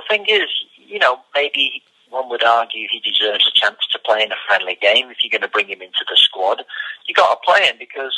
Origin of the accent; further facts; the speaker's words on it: Blackpool, North West England, United Kingdom; I came from Blackpool, remember?